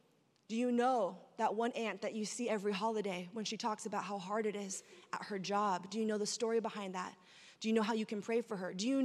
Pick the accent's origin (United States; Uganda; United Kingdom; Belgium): United States; San Francisco, California; I would drive 7 hours into my hometown of San Francisco